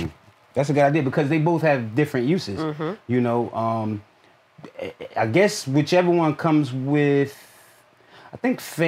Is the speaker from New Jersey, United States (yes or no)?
yes; Newark, New Jersey, United States; I probably ended up sticking out more being that I'm from Newark, from Brick City, from where I am.